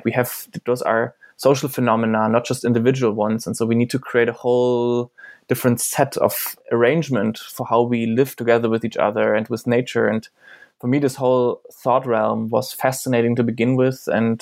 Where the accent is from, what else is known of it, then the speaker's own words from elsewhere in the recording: eastern Germany, Germany; English is a second language; I come from Eastern Germany